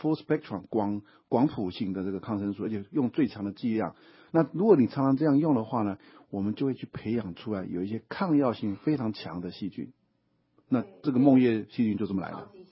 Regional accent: Taiwan; 很多人像我在台湾长大

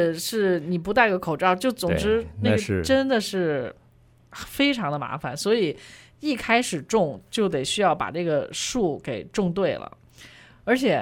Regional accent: Beijing, China; 我是北京来的

